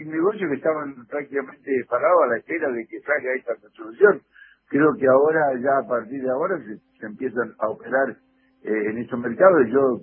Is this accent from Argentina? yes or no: yes; Argentina